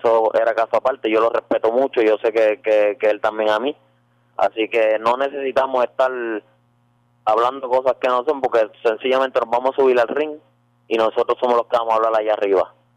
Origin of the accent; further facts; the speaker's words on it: Puerto Rico; Somos dos boricuas pues que estamos luchando por nuestro sueño